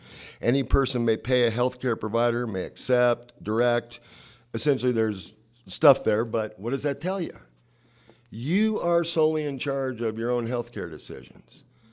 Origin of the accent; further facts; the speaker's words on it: California, United States; This is the most progressive Republican state, and I come from California, guys.